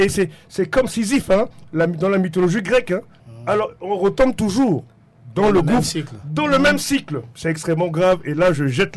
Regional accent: Central African Republic; Non, en tant que Centrafricain, en tant que consommateur, et je me mets à la place des millions de Centrafricains qui consomment, qui souffrent.

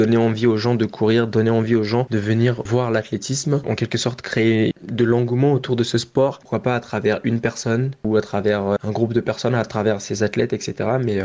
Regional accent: Central African Republic; moi, j'ai grandi en Centrafrique, et la Centrafrique que je connais, j'avais des voisins musulmans, je suis chrétien

